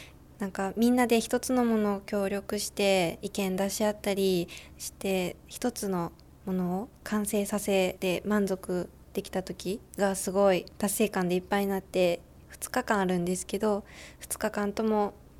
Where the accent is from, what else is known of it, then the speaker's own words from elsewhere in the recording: Niyodogawa, Kochi, Japan; now in Kochi, Japan; 出身は高知県です。仁淀川町の長者っていうところで小さい頃過ごしてて、で高知市の今は鏡っていうところに住んでます。